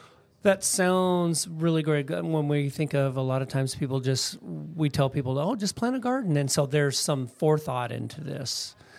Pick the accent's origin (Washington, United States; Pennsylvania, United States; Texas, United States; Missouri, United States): Washington, United States; Anacortes; I grew up there. I'm born and raised in Skagit County in Anacortes, Washington, just up the road up there.